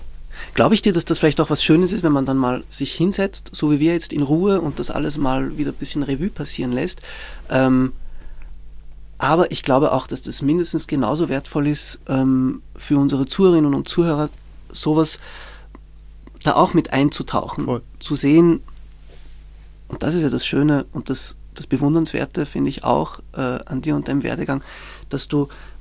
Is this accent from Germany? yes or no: no; Zurich, Switzerland; Ich bin in Zürich aufgewachsen.